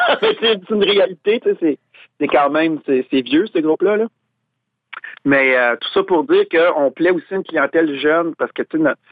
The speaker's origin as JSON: {"language": "French", "region": "Quebec", "country": "Canada", "said": "on est québécois"}